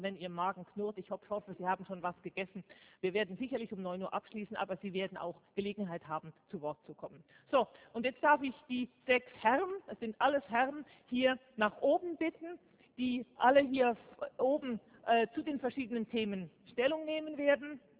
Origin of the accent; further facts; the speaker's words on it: Switzerland; ich komme aus der Schweiz.